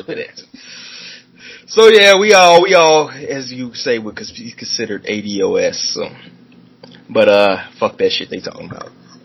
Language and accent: English; Chicago, Illinois, United States; I'm from Chicago, but they're from, like, Mississippi and, like, Alabama.